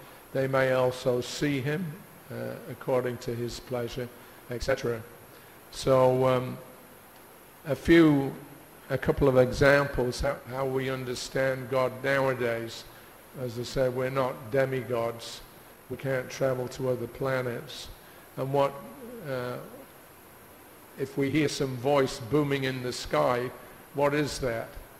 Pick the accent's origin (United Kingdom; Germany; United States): United Kingdom; England; We had an example of that when I was a boy growing up in England.